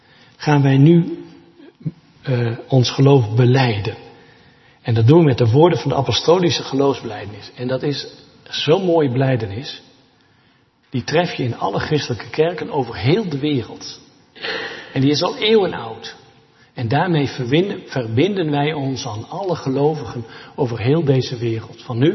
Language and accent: Dutch; Friesland, Netherlands; also born or lived in Eindhoven; ik ben een Fries, maar het kan altijd beter.